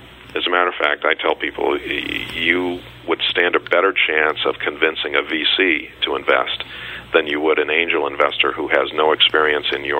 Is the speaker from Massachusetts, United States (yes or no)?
yes; Boston, Massachusetts, United States; I'm from Boston, so I'm familiar with several of them.